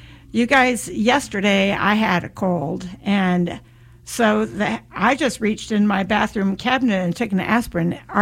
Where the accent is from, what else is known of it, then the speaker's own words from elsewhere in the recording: Kansas, United States; I'm sorry I said east. I'm from Kansas. I'm showing my colors, I guess.